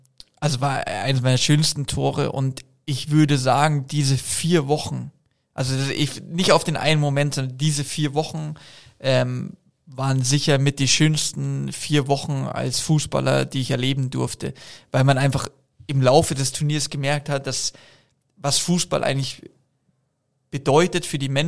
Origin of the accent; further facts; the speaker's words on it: Munich, Bavaria, Germany; born there; ich bin gebürtiger Münchner, das Eröffnungsspiel in meiner Stadt, in Anführungsstrichen, bestreiten zu dürfen.